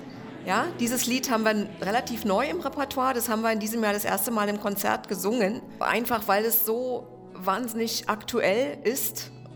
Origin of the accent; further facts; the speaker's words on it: Germany; Ich bin ein Kind der DDR, ich habe in der Sowjetunion studiert